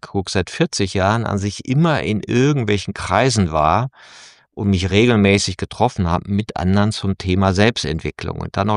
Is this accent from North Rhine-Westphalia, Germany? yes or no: yes; Aachen, North Rhine-Westphalia, Germany; Ich bin ja aus Aachen, ne? Also gehört, als Aachener weiß man nicht so genau, ob man jetzt schon zu Köln gehört oder wo man eigentlich so hingehört.